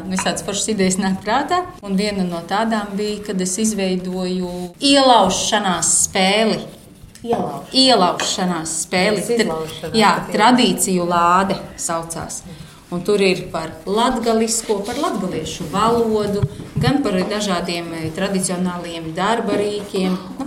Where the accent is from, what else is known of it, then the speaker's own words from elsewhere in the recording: Ilūkste, Augšdaugava Municipality, Latvia; es esmu Sēliete. Un es ļoti lepojos, ka es nāku no brīnišķīgas mazpilsētas, Ilūkstes. Jā, es sevi saucu par Ilūkstieti